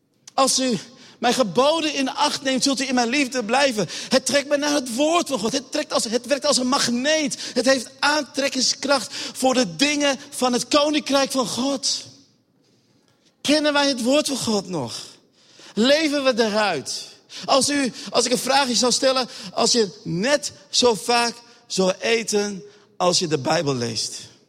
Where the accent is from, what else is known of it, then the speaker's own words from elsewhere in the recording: Groningen, Netherlands; born there; ik ben geboren in Groningen, in de stad Groningen.